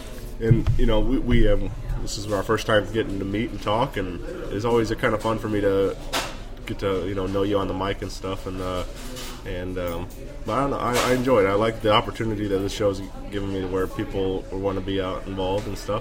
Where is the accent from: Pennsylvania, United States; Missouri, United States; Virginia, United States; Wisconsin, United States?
Missouri, United States; Wentzville; Yeah, man. My hometown. This is very exciting.